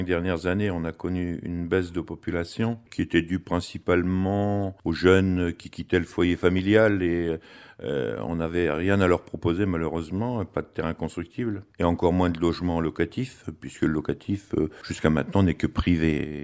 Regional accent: Néry, Hauts-de-France, France; born there; Oui, je suis né à Néry. Mon père était également né à Néry, ma grand-mère était également née à Néry. Donc il y a beaucoup de générations de Picards à Néry.

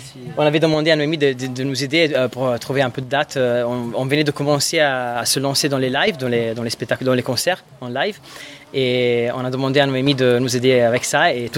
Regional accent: Italy; French is a second language; now in Paris, France; on est italien, on vient d'Italie. On habite à Paris depuis 8 ans, plus ou moins, mais on vient d'Italie à la base.

